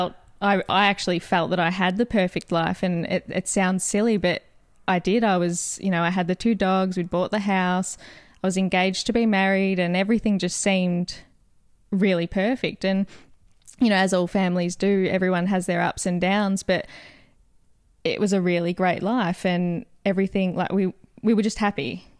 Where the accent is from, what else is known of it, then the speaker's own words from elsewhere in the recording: Wonthaggi, Victoria, Australia; also born or lived in Kilcunda; We grew up in Kilcunda and Wonthaggi, so we were always outdoors